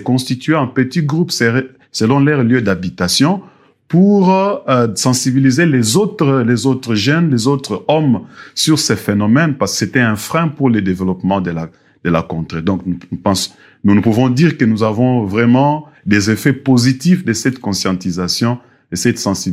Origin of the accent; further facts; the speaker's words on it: Kinshasa, DR Congo; nous, on vient de Kinshasa, regarde ce que nous faisons comme travail